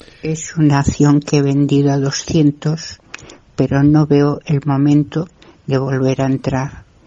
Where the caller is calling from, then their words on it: Madrid, Community of Madrid, Spain; de Madrid.